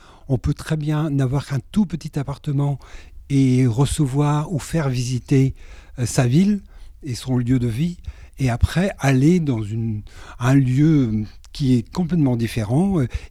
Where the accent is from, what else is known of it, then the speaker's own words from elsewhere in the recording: Plougastel-Daoulas, Brittany, France; de Plougastel, donc j'ai 68 ans